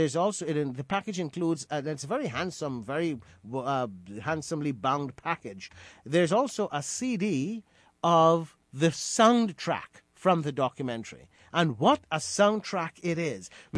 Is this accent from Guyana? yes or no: yes; Guyana; now in New York, United States; an important part of the national moral fabric of our society growing up in Guyana